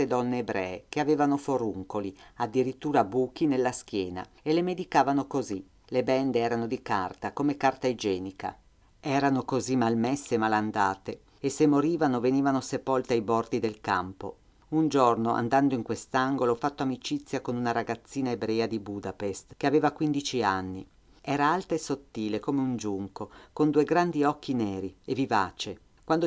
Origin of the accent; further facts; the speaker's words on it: Udine, Friuli-Venezia Giulia, Italy; Io sono italiana di Udine